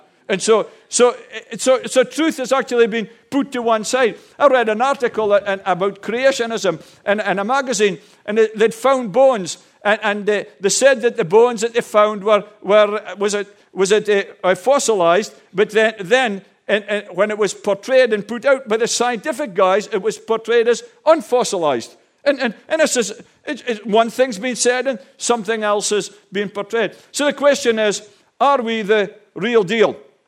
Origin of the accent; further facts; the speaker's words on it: Connacht, Ireland; And so I was born and raised in Newport Sligo.